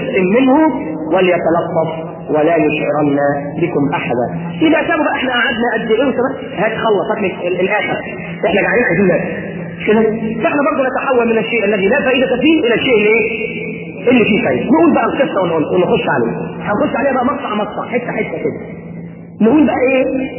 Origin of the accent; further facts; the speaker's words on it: Alexandria, Alexandria Governorate, Egypt; وتروح الترب عندنا في اسكندريه